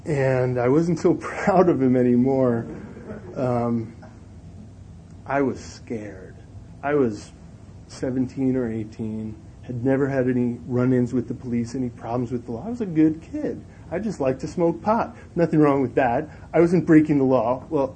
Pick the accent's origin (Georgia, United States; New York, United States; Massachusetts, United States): New York, United States; New City; My hometown's about 30 miles northwest of New York City, a little town called New City, of about 50,000 people.